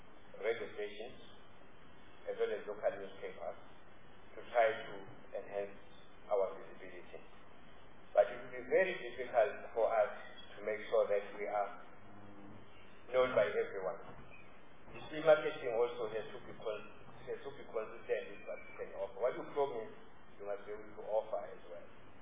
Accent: KwaZulu-Natal, South Africa; not because I'm from KwaZulu-Natal, by the way

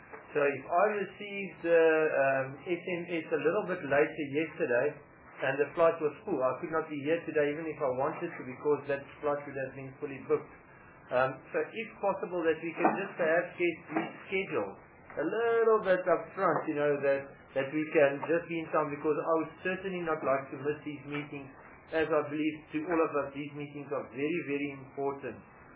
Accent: Northern Cape, South Africa; I'm from the Northern Cape.

